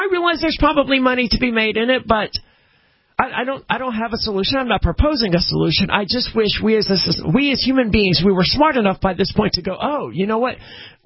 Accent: Mississippi, United States; No, I'm from Mississippi, right, where there very much is.

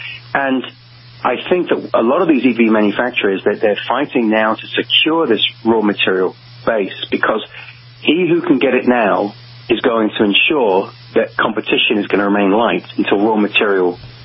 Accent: England, United Kingdom; And as an Englishman, I've always had a soft spot for 12-cylinder.

